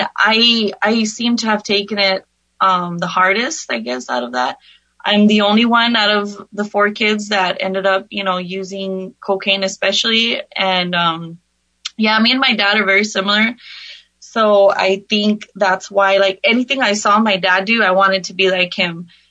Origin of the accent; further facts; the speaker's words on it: El Paso, Texas, United States; also born or lived in New Jersey; I don't know if you guys know, but I'm from El Paso.